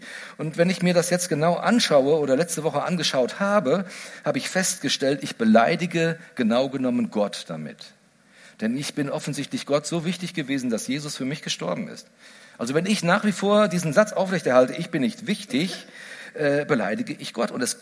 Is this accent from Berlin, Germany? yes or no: no; Giessen, Hesse, Germany; irgendwo in irgendeiner großen Stadt, die nicht Gießen heißt, wo ich herkomme